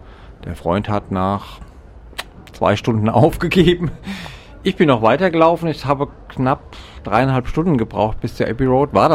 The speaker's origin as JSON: {"language": "German", "country": "Germany", "said": "hat er mich gleich als Deutschen erkannt."}